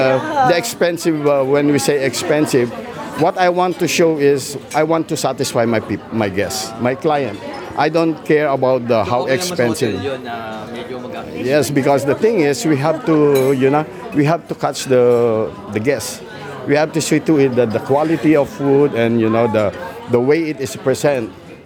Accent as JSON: {"language": "English", "town": "Baguio", "region": "Cordillera Administrative Region", "country": "Philippines", "said": "I'm from the Cordillera region of Baguio City, so I love cooking mostly my, my own food."}